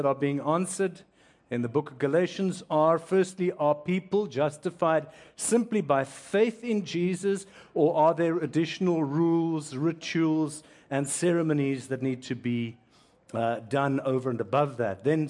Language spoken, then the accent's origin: English; South Africa; moved away as an adult; now in Canada; as a South African who's only been here just short of 3 years, Canada right now is at many levels in chaos.